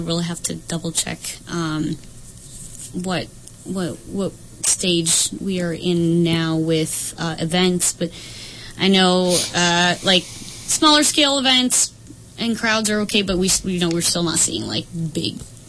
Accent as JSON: {"language": "English", "region": "Colorado", "country": "United States", "tie": "born or raised there", "also_born_or_lived": "out east", "lives_now": "Spokane, United States", "said": "I am not originally from Spokane. Like I said, I lived out east for a while and then Colorado originally where I grew up."}